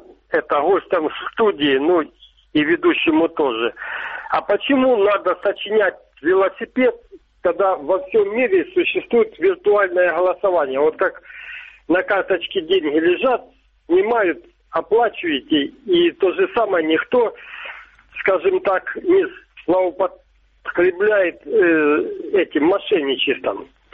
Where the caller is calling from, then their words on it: Donetsk Oblast, Ukraine; Здравствуйте, Донецкая область